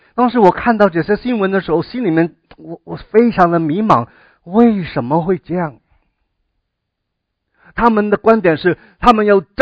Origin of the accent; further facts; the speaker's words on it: Hong Kong; 因为我是从香港来，比较对香港的新闻呢各方面比较还是有一点的you know, 去留意啊。